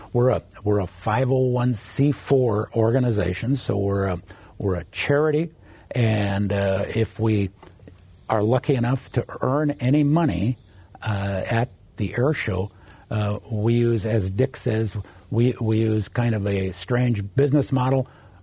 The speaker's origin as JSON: {"language": "English", "town": "Valley City", "region": "North Dakota", "country": "United States", "tie": "born or raised there", "said": "Well, I grew up in the Valley City area, still have a farm up there, and went to Valley City State and then graduated from Minot State."}